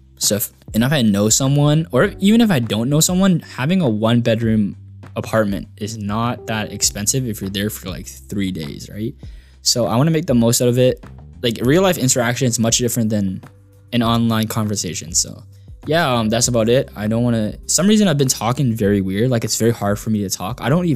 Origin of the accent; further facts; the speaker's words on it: Mississauga, Ontario, Canada; I'm from Mississauga. So I thought it'd be convenient that, you know, I live next to the university.